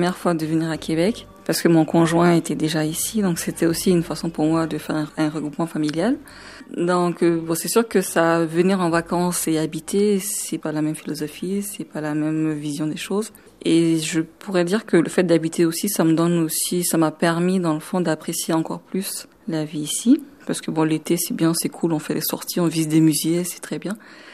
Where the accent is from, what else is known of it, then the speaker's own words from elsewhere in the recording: Mali; now in Canada; je viens du Mali, je suis au Canada depuis mai 2009, donc ça en fait juste un an et quelques mois.